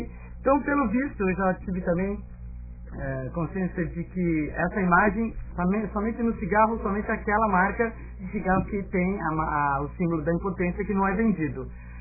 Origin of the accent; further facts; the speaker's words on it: São Paulo, Brazil; Eu sou de São Paulo, mas trabalho aqui em Santos.